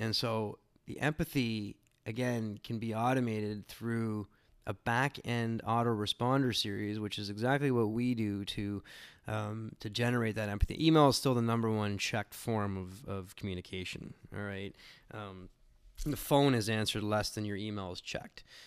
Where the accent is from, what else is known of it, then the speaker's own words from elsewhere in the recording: Canada; being a Canadian